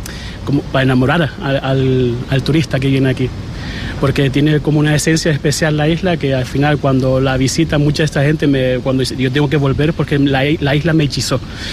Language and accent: Spanish; Fuerteventura, Canary Islands, Spain; Nacido y criado en Fuerteventura, majorero.